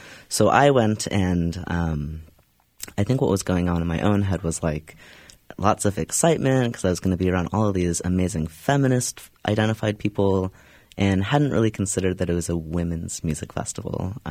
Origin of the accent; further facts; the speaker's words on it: Louisville, Kentucky, United States; So I grew up in Louisville, Kentucky, had an older sibling. My parents were conservative Jewish identified people.